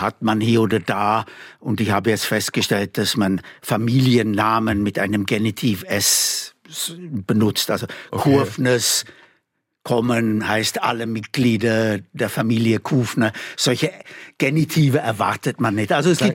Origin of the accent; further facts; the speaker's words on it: Skipton, Yorkshire and the Humber, United Kingdom; German is a second language; Ich bin aus Skipton in Yorkshire, Nordengland.